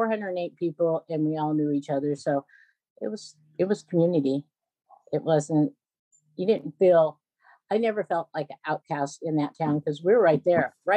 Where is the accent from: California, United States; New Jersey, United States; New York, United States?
California, United States; Aromas; also born or lived in Watsonville; I grew up in, I was born in Watsonville. For the first 2 years of my life, I was living at on San Miguel Canyon Road across from the Rosser, Lasso Du Campo Ranch. And at, in 1962, my parents brought property in Aromas and we moved to Aromas